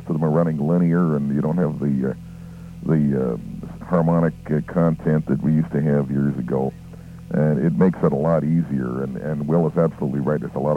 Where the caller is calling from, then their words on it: Van Alstyne, Texas, United States; We're calling from Van Alstine, Texas.